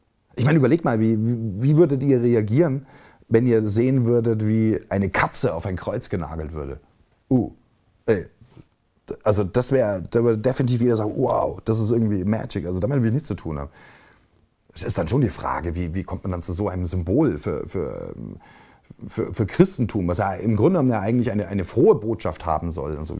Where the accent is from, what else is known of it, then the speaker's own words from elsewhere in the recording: Bavaria, Germany; ich komme ja aus Bayern und in Bayern siehst du das Kruzifix ganz oft